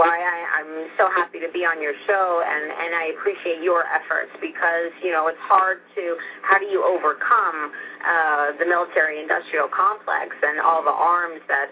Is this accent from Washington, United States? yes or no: no; Dover, Delaware, United States; I grew up in Dover, Delaware, which because of the Air Force base is a military town. It's a very black and white town.